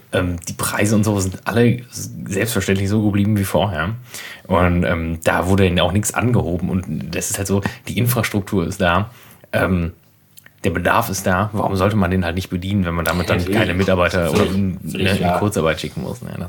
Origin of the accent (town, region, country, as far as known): Berlin, Germany